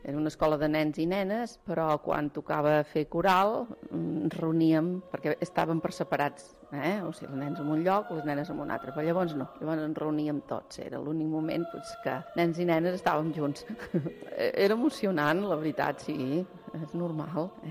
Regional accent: Camprodon, Catalonia, Spain; vaig néixer l'any 47, per tant ara tinc 64 anys, en faré 65. He nascut a Camprodon, he viscut sempre a Camprodon, jo dirigeixo

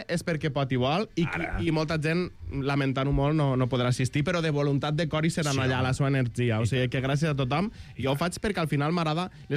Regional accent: Jesús, Catalonia, Spain; hi ha una persona de Jesús, del meu poble, que es diu Pepito, és un veí meu de tota la vida

